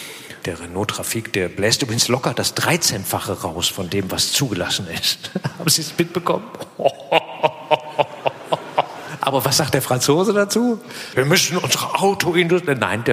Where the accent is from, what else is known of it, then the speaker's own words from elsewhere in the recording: Germany; Ich bin am Rhein aufgewachsen im Westen